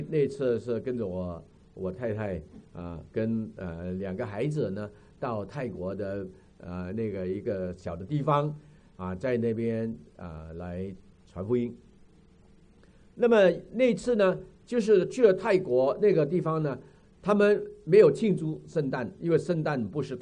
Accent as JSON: {"language": "Chinese", "town": "Chaozhou", "region": "Guangdong", "country": "China", "said": "我说我本身是潮州人，但是我没有从来没有这个经验用潮州话，我讲潮州话也讲得不好"}